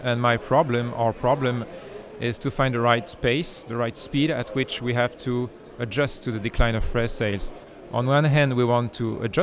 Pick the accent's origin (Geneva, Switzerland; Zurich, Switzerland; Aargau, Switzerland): Geneva, Switzerland; English is a second language; I come from Geneva.